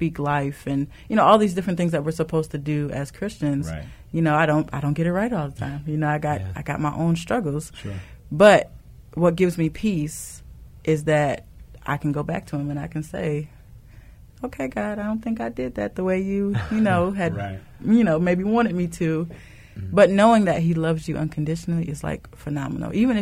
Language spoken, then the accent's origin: English; South Bend, Indiana, United States; Okay. I am from South Bend, mm-hmm. Early 30s.